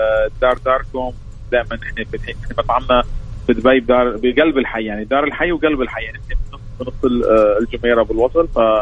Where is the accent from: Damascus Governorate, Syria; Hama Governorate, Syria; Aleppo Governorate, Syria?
Aleppo Governorate, Syria; Aleppo; احنا اصلا سوريا من حلب بس الاسم تركي صراحه